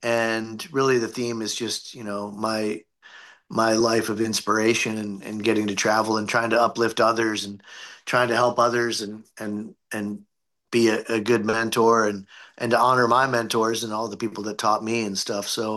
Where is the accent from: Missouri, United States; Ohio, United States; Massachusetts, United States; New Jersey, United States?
Ohio, United States; I am from Ohio, like Ed from Ohio.